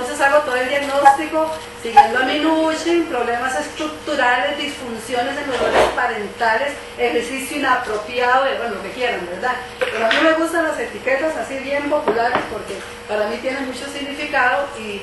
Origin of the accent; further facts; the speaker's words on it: Costa Rica; yo soy aquí de Costa Rica, en la Escuela de Trabajo Social, tengo 30 y pico de años de trabajar